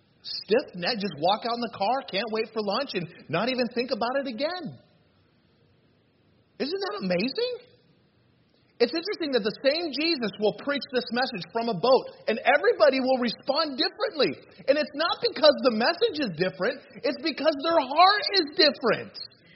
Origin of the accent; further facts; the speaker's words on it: Arizona, United States; We lived in out west. We lived in Arizona. And I grew up in Arizona.